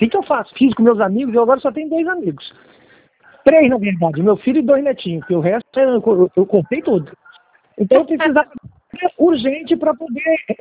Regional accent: Angra dos Reis, Rio de Janeiro, Brazil; Nós somos aqui de Angra dos Reis.

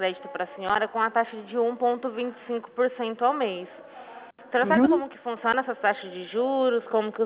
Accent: Araçatuba, São Paulo, Brazil; Eu sou de Araçatuba

